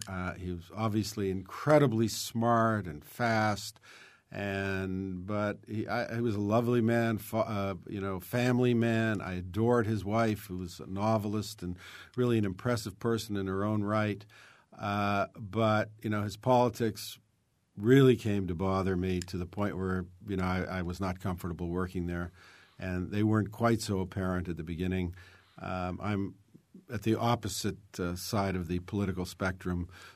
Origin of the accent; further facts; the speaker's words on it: Toronto, Ontario, Canada; moved away as an adult; I was born in Toronto.